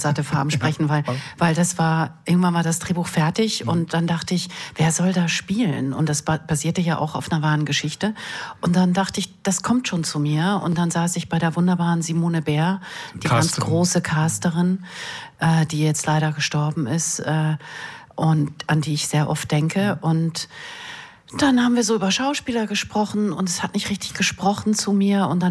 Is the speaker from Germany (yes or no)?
no; Switzerland; Ich bin ja in der Schweiz groß geworden